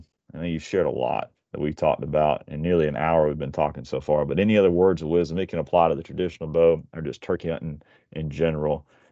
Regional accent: Georgia, United States; At least that's what I've experienced growing up in Georgia.

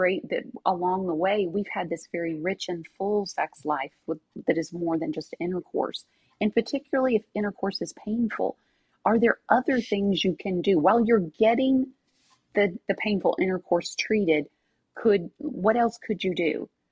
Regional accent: Kentucky, United States; I'm from Kentucky. So to me, vulvodynia sounds like a nice Southern name from a girl.

